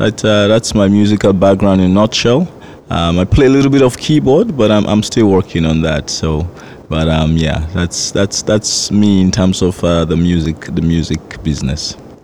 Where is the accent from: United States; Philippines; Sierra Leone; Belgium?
Sierra Leone; Freetown, Western Area; now in Halifax, Canada